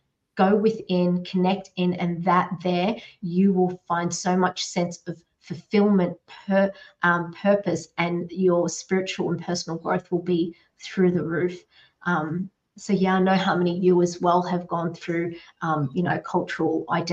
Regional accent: Australia; and my mother is Chinese Timorese. So we've got the Chinese plus the Indigenous Timorese. And I was born in Australia, and I grew up with two different, like, there's four different cultures mixed.

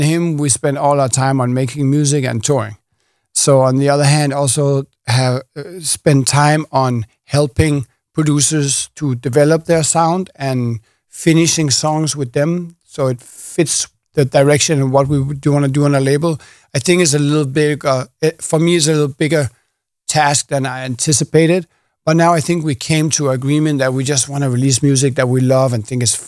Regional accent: Denmark; Yeah, and you know, I'm from Denmark, so it's going to be crazy to be in front of everyone I know there with him.

